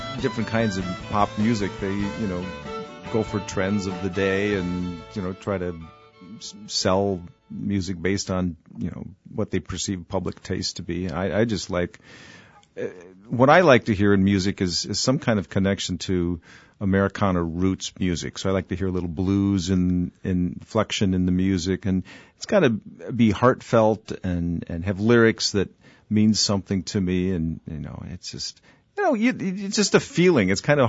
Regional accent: Rockford, Illinois, United States; Yeah, I grew up in Rockford, Illinois, and I made the brilliant career move to launch a career in jazz and professional music based out of Eau Claire and Shell Lake, Wisconsin.

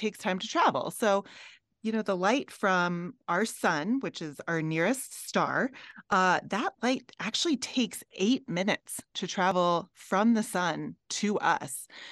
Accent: Minnesota, United States; I'm from Minnesota, so this is very exciting.

